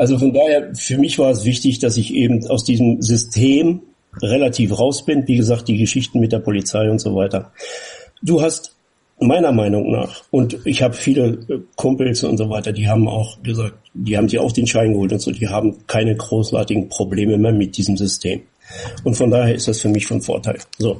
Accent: Germany; Ich bin Deutscher.

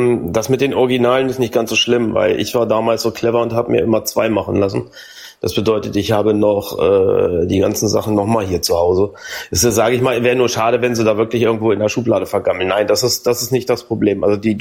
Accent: Braunschweig, Lower Saxony, Germany; Also ich komme hier aus dem Bereich Braunschweig und ich gehe mal davon aus, dass das noch zu Preußen hört.

